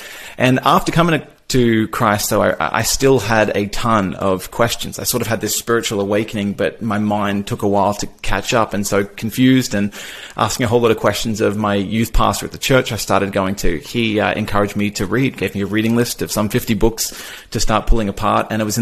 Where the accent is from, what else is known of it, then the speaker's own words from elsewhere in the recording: Melbourne, Victoria, Australia; I grew up here in Australia. I was born down in Melbourne and lived pretty happy young life for the most part.